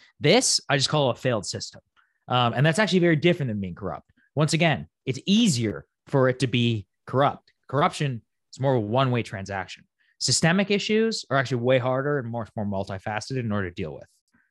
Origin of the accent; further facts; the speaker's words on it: United States; born there; I'm like American, like born here, but my parents aren't from here.